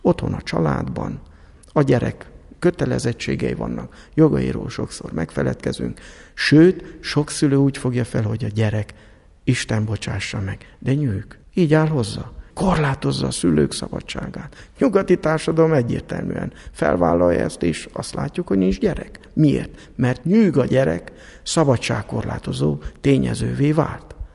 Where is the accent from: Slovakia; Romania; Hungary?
Romania; Apața, Brașov County; Brassó megyéből, Apácáról.